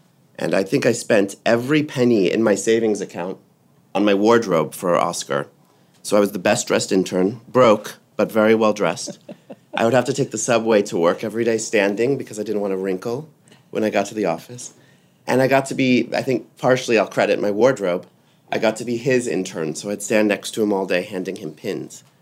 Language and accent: English; Atlanta, Georgia, United States; also born or lived in London; I grew up in Atlanta. I studied fashion in London